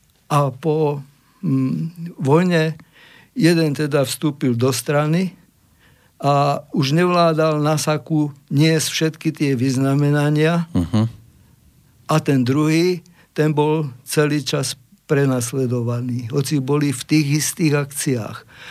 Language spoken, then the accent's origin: Slovak; Banská Bystrica, Banská Bystrica Region, Slovakia; Ja ako Slovák som hrdý na Slovenské národné povstanie a ako Bystričan duplom